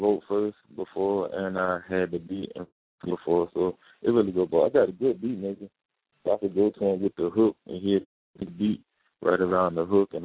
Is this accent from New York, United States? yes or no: yes; New York City, New York, United States; I shot Savior in Harlem, my hometown, so I shot.